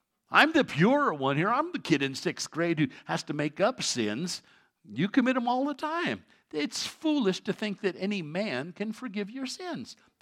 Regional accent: New York City, New York, United States; when I was a kid growing up in the Catholic Church in New York City, back when they had Latin masses

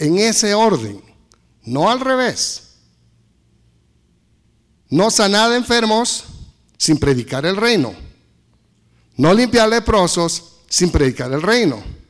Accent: Guatemala; now in United States; Soy guatemalteco, no parezco, pero sí soy. Soy guatemalteco, mire, aterricé en Guatemala, soy nacionalizado americano

